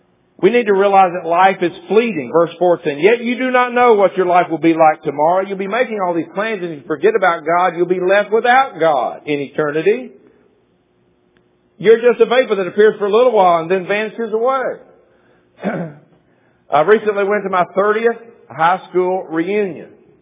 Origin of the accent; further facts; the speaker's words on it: Murfreesboro, Tennessee, United States; I grew up in Murfreesboro, Tennessee.